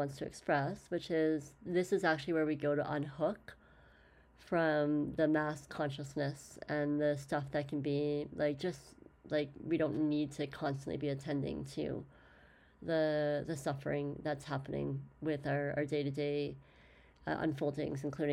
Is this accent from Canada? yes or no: yes; Canada; This is how you know I'm Canadian.